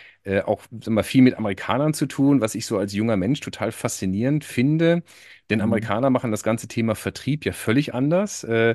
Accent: Minden, North Rhine-Westphalia, Germany; moved away as an adult; now in Frankfurt, Germany; ich komme eigentlich aus Minden, Ostwestfalen, habe dort ja, die Schule besucht, war bei der Bundeswehr, habe dann studiert in Karlsruhe, Wirtschaftsingenieurwesen, und da meine heutige Frau auch kennengelernt, sind dann nach Frankfurt gezogen

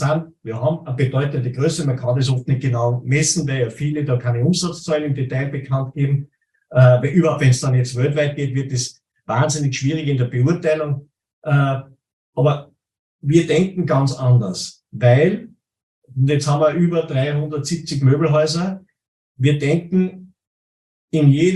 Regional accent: Salzburg, Austria; ich bin aus Bleinfeld bei Salzburg

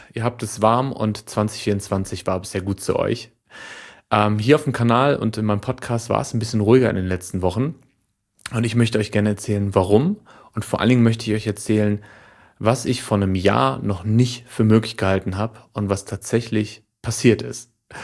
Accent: Lippstadt, North Rhine-Westphalia, Germany; in meiner Heimatstadt. Ich habe mich total gefreut, nach Lippstadt zu kommen, die Stadt, in der ich lange gelebt habe, in der ich geboren bin, in der ich viele Freunde habe und Familie.

